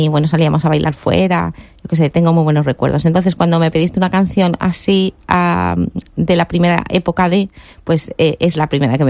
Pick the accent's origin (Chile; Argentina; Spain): Spain; Benidorm, Valencian Community; also born or lived in Seville; Yo llevo aquí desde que tenía 3 años. Para mí soy de Benidorm.